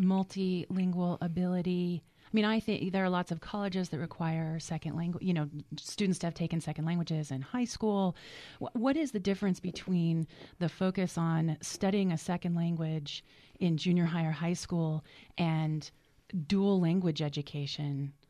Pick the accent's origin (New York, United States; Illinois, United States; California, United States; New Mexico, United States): New Mexico, United States; I'm from New Mexico. Don't ask me why I chose French.